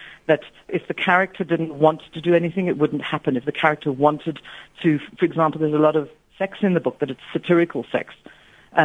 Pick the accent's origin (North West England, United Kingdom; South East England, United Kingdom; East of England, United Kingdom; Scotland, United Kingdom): Scotland, United Kingdom; Aberdeen; when I was a child, I grew up in Aberdeen, Scotland, where there were just no Jewish people